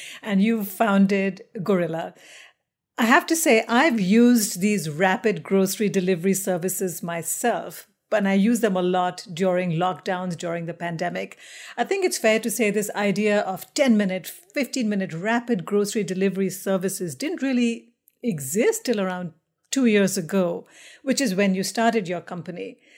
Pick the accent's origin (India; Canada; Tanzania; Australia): India; I'm originally from India, but I've lived in many different countries.